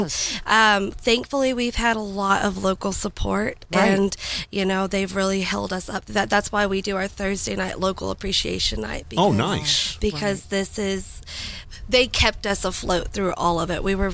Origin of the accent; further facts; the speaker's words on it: Fort Worth, Texas, United States; now in Fredericksburg, United States; We're originally from Fort Worth, so you didn't see too many cows and deer and all that stuff until we moved here.